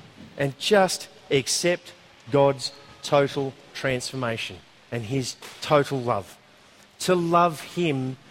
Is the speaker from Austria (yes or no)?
no; Australia; And I'm an Aussie.